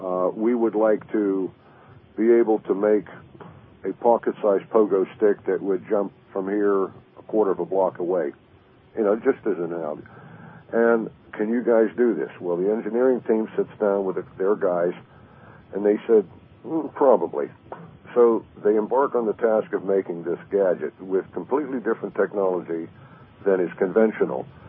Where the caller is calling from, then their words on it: Pennsylvania, United States; from Pennsylvania.